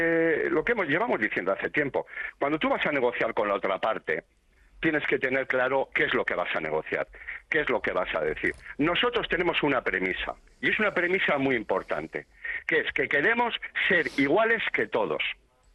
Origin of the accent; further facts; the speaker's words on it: Basque Country, Spain; Nosotros somos de aquí, ¿eh? Somos de Euskadi, ¿eh?